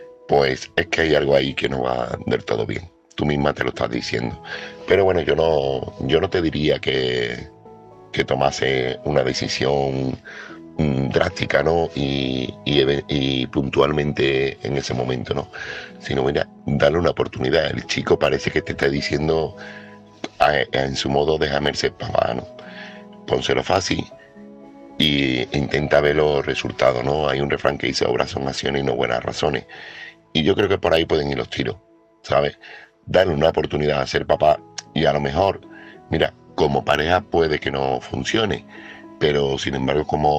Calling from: Seville, Andalusia, Spain; corresponsal de Sevilla

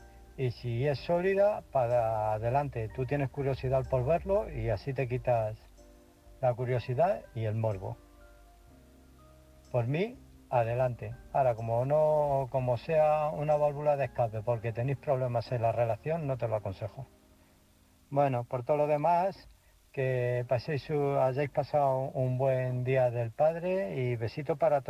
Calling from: Illescas, Castilla-La Mancha, Spain; de Illescas.

